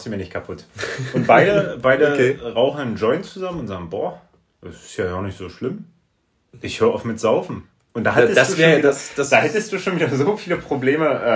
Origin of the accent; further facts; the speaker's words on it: Halle, Saxony-Anhalt, Germany; Okay, wir kommen aus Halle.